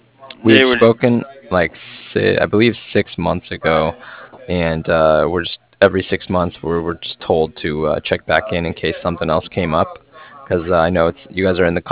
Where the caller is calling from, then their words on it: Cardiff, Wales, United Kingdom; I'm calling from Cardiff